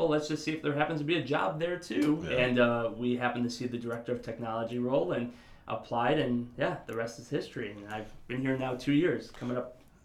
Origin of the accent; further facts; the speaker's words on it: Chicago, Illinois, United States; It all started when I was a kid growing up in Chicago, born in 84.